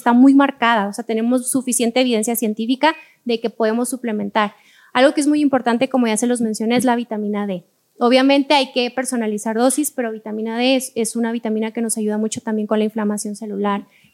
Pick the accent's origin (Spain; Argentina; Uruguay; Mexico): Mexico; Mexicali, Baja California; Yo vengo de Mexicali, pero doy consulta en línea.